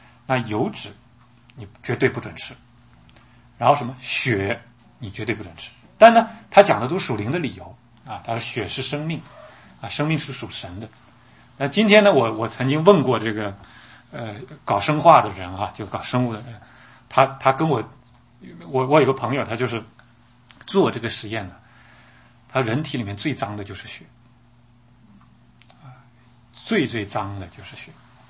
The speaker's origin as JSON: {"language": "Chinese", "country": "China", "said": "所以我们中国叫请神容易送神难"}